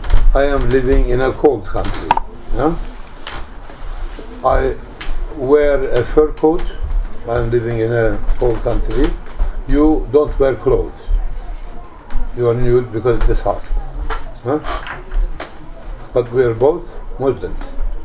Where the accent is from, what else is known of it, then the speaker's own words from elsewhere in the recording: Turkey; English is a second language; I am from Turkey. Right?